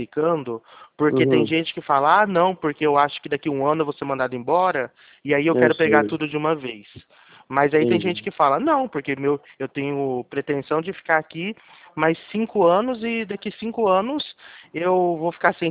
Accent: São Paulo, Brazil; A gente é de São Paulo

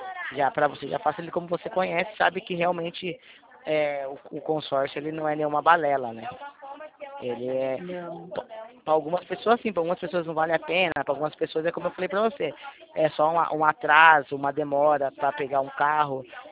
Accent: Itatiba, São Paulo, Brazil; interior de São Paulo. Depois de Jundiaí.

